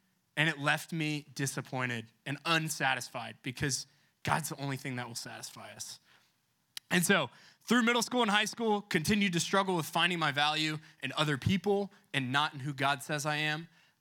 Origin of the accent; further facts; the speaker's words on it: Coppell, Texas, United States; So I grew up in Coppell, Texas. Is anyone from Coppell in here?